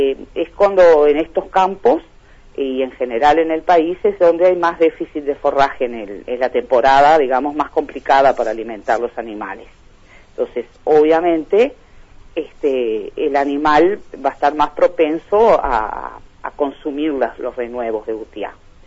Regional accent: Uruguay

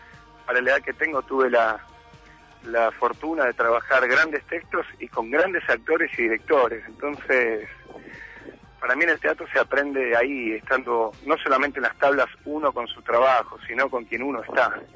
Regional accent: Adrogué, Buenos Aires Province, Argentina; cuando vine a estudiar al conservatorio acá a Buenos Aires. Yo soy de Adrogué, de la zona sur de la capital, así que del gran Buenos Aires

